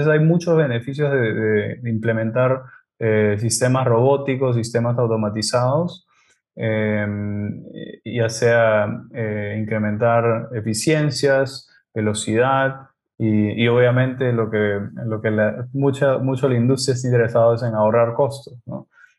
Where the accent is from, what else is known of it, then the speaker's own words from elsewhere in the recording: Lima, Peru; now in Finland; Yo soy de Lima, de Perú, pero como mencioné, soy basado en Finlandia.